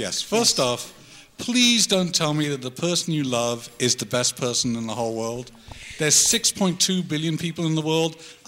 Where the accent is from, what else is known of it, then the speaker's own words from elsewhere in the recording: England, United Kingdom; well, yes, I'm English. We like goats.